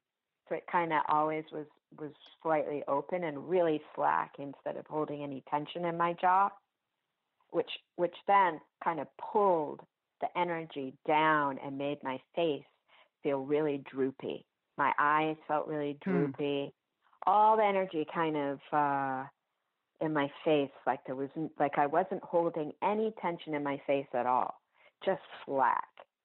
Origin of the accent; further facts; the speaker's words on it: United Kingdom; now in United States; You know, being British, I really, really want to go home and work over there.